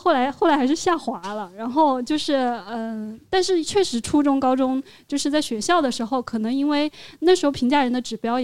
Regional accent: Changsha, Hunan, China; 就我是长沙的，然后我是长郡的

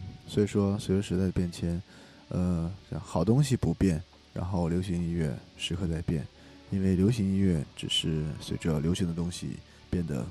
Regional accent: China; 回望香港音乐带给我们大陆人影响的一个专题节目

